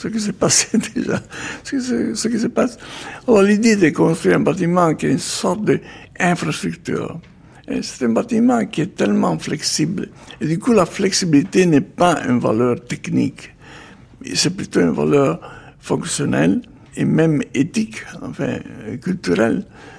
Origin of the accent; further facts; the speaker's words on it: Italy; Et une place en plus, moi je suis italien.